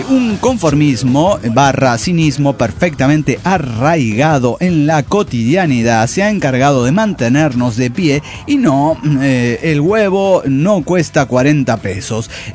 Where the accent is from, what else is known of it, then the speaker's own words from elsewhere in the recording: Cochabamba, Bolivia; Soy … de Cochabamba, Bolivia.